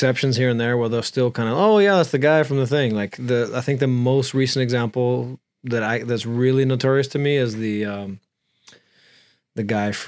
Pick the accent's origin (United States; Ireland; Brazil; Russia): Brazil; English is a second language; I'm from Brazil originally